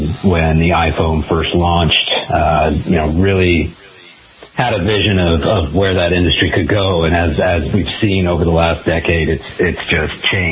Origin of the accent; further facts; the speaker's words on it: Cupertino, California, United States; I'm a California kid through and through. I was born and raised in Cupertino.